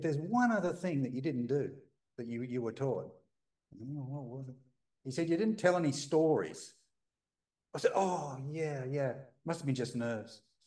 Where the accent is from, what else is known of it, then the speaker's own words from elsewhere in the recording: Australia; So even the books originated from the US. I'm from Australia.